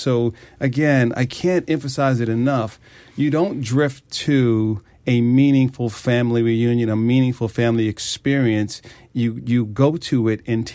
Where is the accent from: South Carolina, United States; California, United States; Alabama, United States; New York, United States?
New York, United States; Queens; grew up in Queens, and on our front porch, grandma and grandpa would tell stories about the South